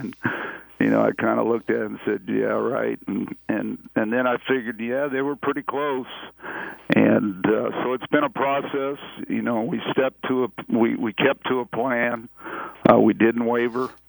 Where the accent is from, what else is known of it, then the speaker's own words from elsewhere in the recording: West Coast, United States; I'm from the West Coast